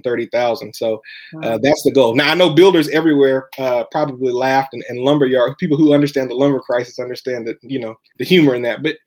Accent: Little Rock, Arkansas, United States; I'm from Little Rock, Arkansas. I went to a small private HBCU in the heart of Little Rock, Arkansas Baptist College. And my mom, everybody on my mom's side is from Jamaica.

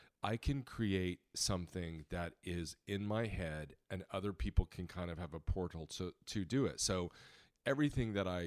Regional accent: Indiana, United States; You know, I grew up in Indiana. Literally in the backyard was a cornfield and a church.

